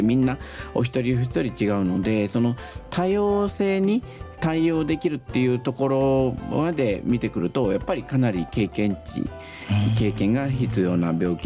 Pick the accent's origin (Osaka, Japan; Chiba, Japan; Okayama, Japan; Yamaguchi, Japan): Osaka, Japan; 私大阪生まれの大阪育ちで、はい、家族全員大阪の、まあ、いわゆる商人というか商売人です。